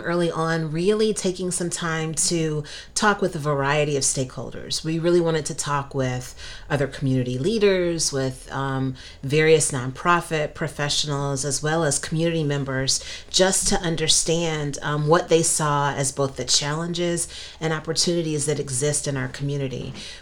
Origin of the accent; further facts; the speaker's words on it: Cleveland, Ohio, United States; So I grew up in Cleveland, and in Northeast Ohio, we had a city health department, a county health department, in addition to having the state health department.